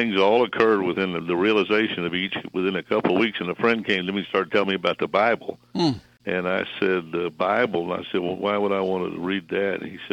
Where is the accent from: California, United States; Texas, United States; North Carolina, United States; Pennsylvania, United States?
Texas, United States; Galveston; I grew up in Galveston, Texas